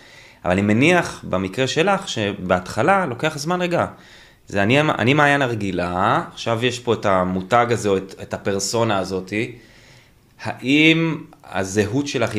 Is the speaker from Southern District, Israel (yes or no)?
yes; Eilot, Southern District, Israel; now in Beit She'arim, Israel; אני קיבוצניק, אני מעילות ליד אילת.